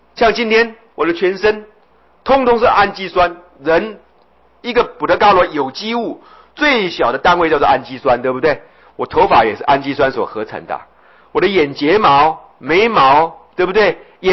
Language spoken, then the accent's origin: Chinese; Taipei, Taiwan; 我们台北人就被某些官员讲说，我们不了解淹水的痛苦